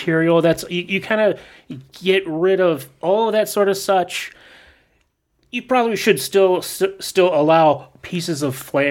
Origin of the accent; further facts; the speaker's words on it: St. Cloud, Minnesota, United States; Yeah, Minnesota, St. Cloud area.